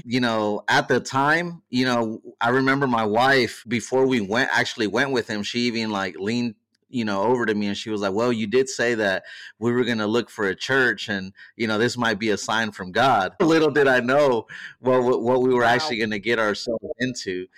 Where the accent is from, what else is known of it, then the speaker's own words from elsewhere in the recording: Wichita, Kansas, United States; I'm from Wichita, Kansas. So when we drive to the church, it's a neighborhood.